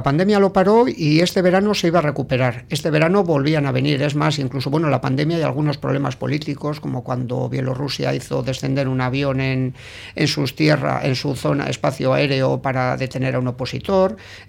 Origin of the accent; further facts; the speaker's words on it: Sestao, Basque Country, Spain; sí, he vivido siempre en Sestao, la Iberia. Es que si nos ponemos a poner límites, te diría hasta que soy de la Iberia.